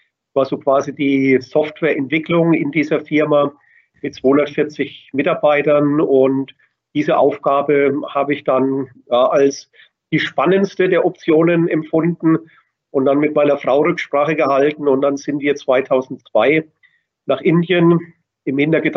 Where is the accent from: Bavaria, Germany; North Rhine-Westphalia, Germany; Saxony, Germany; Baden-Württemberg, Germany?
Bavaria, Germany; accent: Franconian; man hört hier unschwer, ich bin Franke, das lässt sich nicht verleugnen.